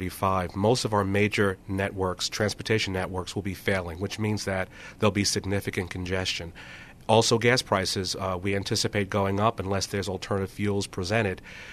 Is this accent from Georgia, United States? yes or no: no; New York, United States; also born or lived in Washington; I grew up in New York, worked in Washington, and for most of my life I did not drive to work.